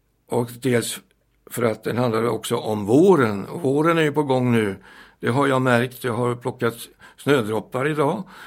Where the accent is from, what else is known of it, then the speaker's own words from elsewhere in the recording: Helsingborg, Skåne, Sweden; born there; Jag föddes i Helsingborg 2 år innan andra världskriget började. Och då är det ju lätt att räkna ut hur gammal jag är.